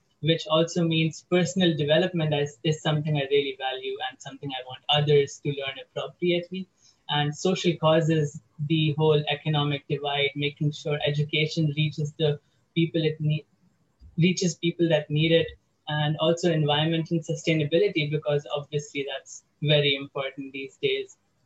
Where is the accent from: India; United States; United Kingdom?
India; North India; now in United Arab Emirates; I am 19 years old and I am from North India, although I have resided for most of my life in the United Arab Emirates